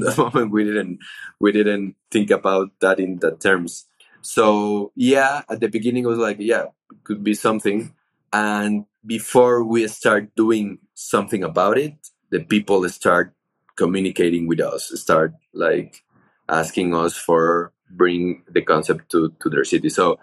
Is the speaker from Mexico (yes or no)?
yes; Mexico; English is a second language; And me neither, from even when I am from Mexico.